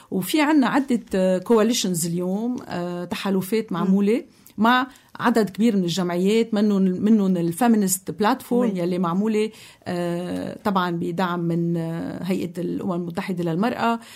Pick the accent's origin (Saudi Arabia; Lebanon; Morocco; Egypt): Lebanon; أنا امرأة لبنانية ببلد لبنان